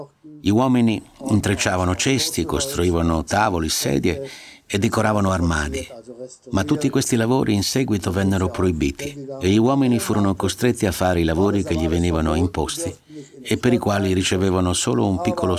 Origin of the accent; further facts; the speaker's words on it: Berlin, Germany; also born or lived in Prussia; Sono nato in Prussia, ma sono cresciuto a Berlino, dove andavo anche a scuola.